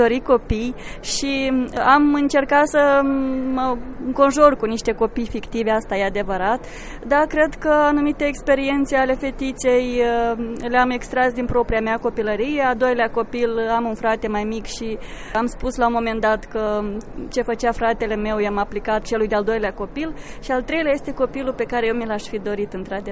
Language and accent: Romanian; Moldova; accent: Moldovan; reprezint aici Moldova și România și dialectul meu moldovenesc poate trezi un anumit interes pentru țara noastră, care este atât de puțin cunoscută la nivel internațional.